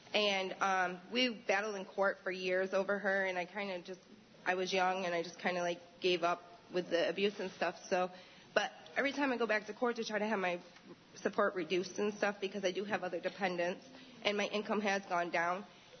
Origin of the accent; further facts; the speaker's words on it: Newfield, New York, United States; Good evening. I'm from Newfield, New York.